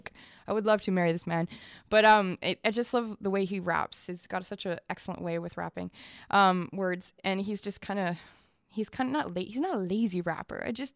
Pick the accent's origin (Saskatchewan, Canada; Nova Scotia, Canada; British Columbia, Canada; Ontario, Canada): British Columbia, Canada; Vancouver; now in Montreal, Canada; I'm from Vancouver. Sometimes I call the Metro a SkyTrain by accident.